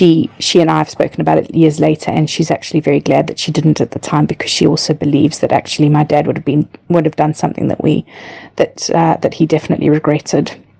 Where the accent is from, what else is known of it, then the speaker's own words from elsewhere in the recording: South Africa; I was raised in South Africa.